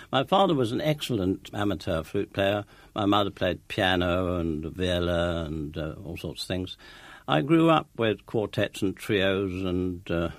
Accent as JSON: {"language": "English", "town": "St Ives", "region": "South West England", "country": "United Kingdom", "tie": "born there", "said": "I was born in St. Ives, and we did it."}